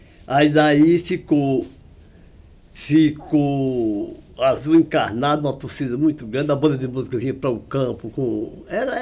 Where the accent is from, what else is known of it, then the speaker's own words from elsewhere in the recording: Capunga, Brazil; Eu nasci 17 de dezembro de 29 e nasci já morando aqui no Capunga, é um sítiozinho bem vizinho aqui